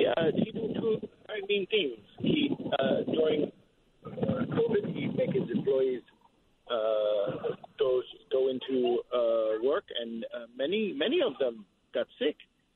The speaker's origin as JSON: {"language": "English", "town": "Sighisoara", "region": "Mureș County", "country": "Romania", "second_language": "English", "said": "Sigeșoara in Romania."}